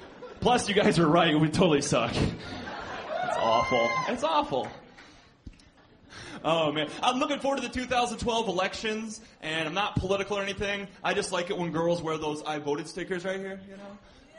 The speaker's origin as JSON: {"language": "English", "region": "Minnesota", "country": "United States", "said": "It's good being in Wisconsin. I'm from Minnesota."}